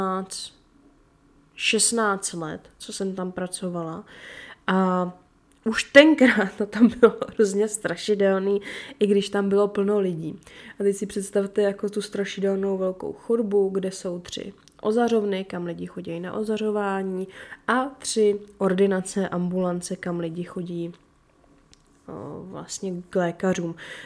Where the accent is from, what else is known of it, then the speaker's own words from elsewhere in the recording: Děčín, Ústí nad Labem Region, Czechia; moved away as an adult; now in Prague, Czechia; Já jsem z Děčína původem, kde jsem teda na střední školu chodila na střední zdravotnickou školu.